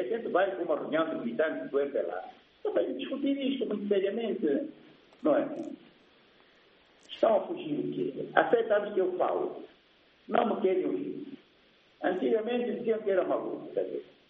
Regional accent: Angola; porque eu sou angolano

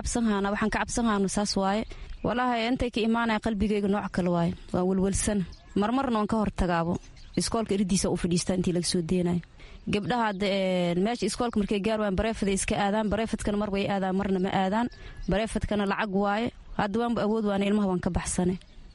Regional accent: Jamaame, Lower Juba, Somalia; also born or lived in Kismayo; waxaan ka imaaday asalkeyga waxaan ka imaaday jamaamo waxaa muddo ade oo yaraan 15 sano aan kismaayo aan degnaay haddana waxaan ku nool xagardheer waxaan joogaa 2 sano

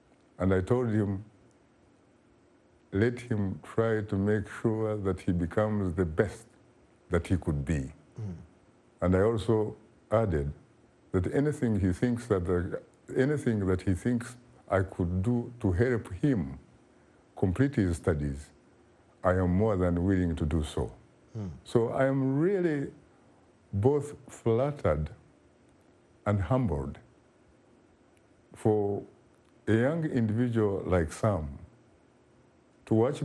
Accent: Kabale, Western Region, Uganda; He was in my hometown, Kavale, southwestern Uganda

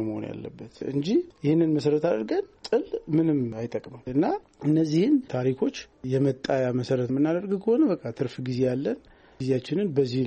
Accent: Oromia, Ethiopia; እኔ ኦሮሞ ነኝ ለምሳሌ፣ ግን የኦሮሞ ሰርተፊኬት እነሱ ጋር ሄጄ መውሰድ ያለብኝ እስኪመስለኝ ድረስ

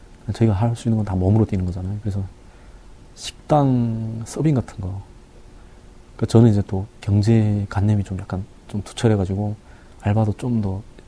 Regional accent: North Korea; 북한에서 왔으니까

